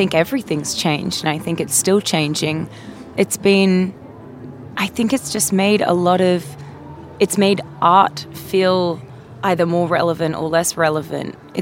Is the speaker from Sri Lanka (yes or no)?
no; Australia; I come from Australia.